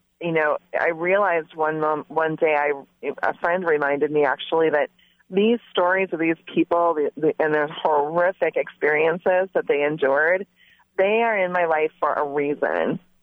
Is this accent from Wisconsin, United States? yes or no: yes; Merrill, Wisconsin, United States; Well, my hometown area, there was a man from there who made popcorn while he was at home. You know, that was his job in Merrill, Wisconsin, and throughout central Wisconsin.